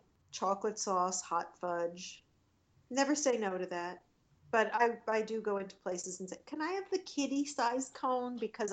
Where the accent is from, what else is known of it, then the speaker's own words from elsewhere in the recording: Long Island, New York, United States; He's from Long Island. We're both from Long Island. We actually lived about 20 minutes apart.